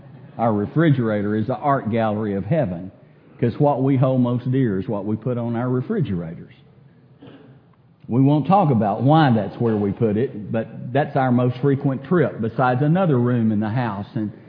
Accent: Texas, United States; I grew up in West Texas

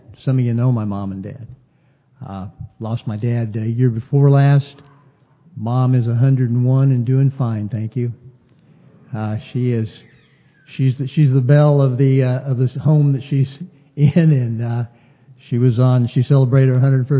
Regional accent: San Fernando, California, United States; I came from San Fernando, California.

